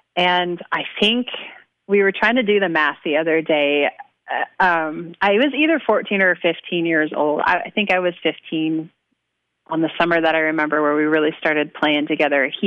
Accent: Alaska, United States; now in Albany, United States; Yeah, well, I was born and raised in Alaska, loved it there, grew up.

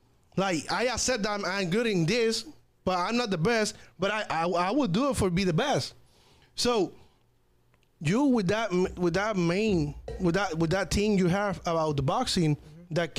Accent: Caguas, Puerto Rico; Oh, I'm from Caguas.

